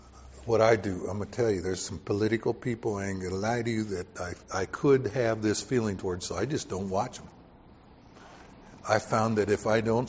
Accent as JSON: {"language": "English", "region": "Texas", "country": "United States", "moved": "yes", "said": "I remember when I came from Texas up to California and went to school, I was wearing blue jeans."}